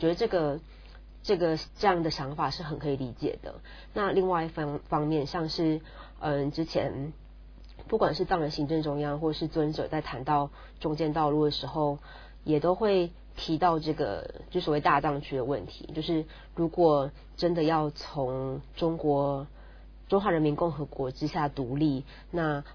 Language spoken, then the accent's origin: Chinese; Taiwan; 我们就是在台湾出生，然后在台湾长大